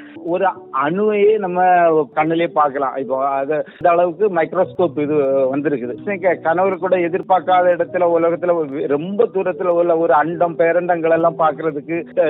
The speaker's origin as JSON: {"language": "Tamil", "region": "Tamil Nadu", "country": "India", "said": "நான் கன்னியாகுமரி மாவட்டத்தை சேர்ந்தவன், அங்க ஒரு கோட்டை வதப்பாடும்பாங்க"}